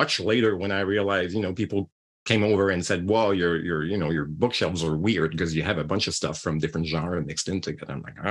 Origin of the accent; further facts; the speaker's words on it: Quebec City, Quebec, Canada; first language French; English is a second language; I grew up in Quebec City. I didn't speak English, so I read in French